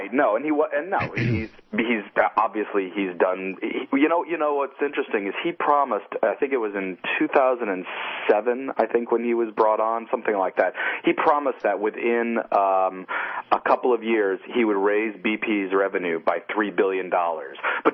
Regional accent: Louisiana, United States; Yeah. I'm from Louisiana, so.

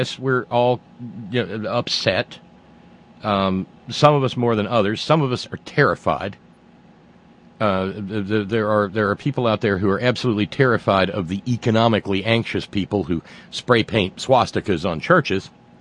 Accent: the South, United States; I give a damn because it's the South, and I'm a Southerner, and I hate to see it burn.

